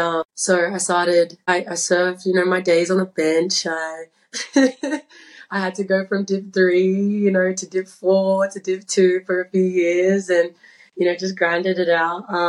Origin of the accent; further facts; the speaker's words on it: Brisbane, Queensland, Australia; Yeah, so I was born and raised in Brisbane, Queensland, Australia, the Sunshine State.